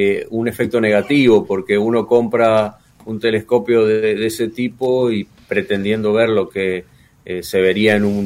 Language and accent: Spanish; Mendoza, Argentina; born there; now in Entre Ríos, Argentina; Yo nací en Mendoza, me vine a vivir a Entre Ríos ya hace 40 años, así que, bueno, eso es más entrerriano, se puede decir que mendocino, ¿no? Pero sí, nací allá, nací en Mendoza.